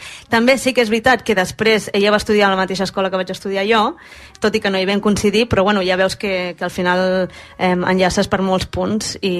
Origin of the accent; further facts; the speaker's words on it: Terrassa, Catalonia, Spain; also born or lived in Netherlands / New York, United States; Però sóc nascuda a Terrassa, la família és de Rubí, he viscut a les Fonts, que està al costat, i he fet vida als dos llocs.